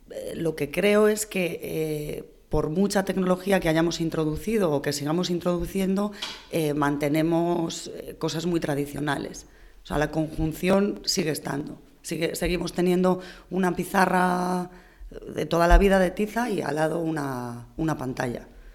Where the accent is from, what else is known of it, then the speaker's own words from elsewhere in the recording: Spain; los profesores y profesoras de inglés somos españoles.